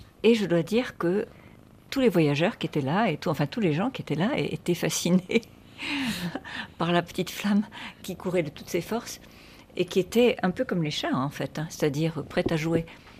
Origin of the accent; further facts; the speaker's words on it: Algeria; now in France; D'Algérie, je suis partie, mais parfois je me dis aussi, tu sais, si on joue avec l'idiome français, je suis d'Algérie, je suis partie, je suis une partie d'Algérie.